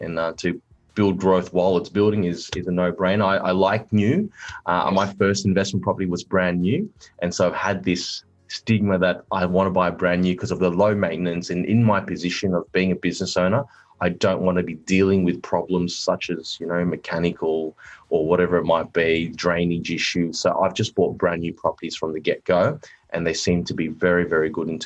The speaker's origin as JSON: {"language": "English", "town": "Cecil Hills", "region": "New South Wales", "country": "Australia", "tie": "born or raised there", "said": "I grew up in Cecil Hills, which is sort of surrounded by Badgerys Creek, Austral, and that's the reason why I've invested there"}